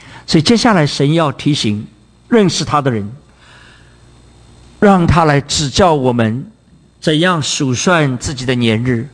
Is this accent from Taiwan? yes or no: no; China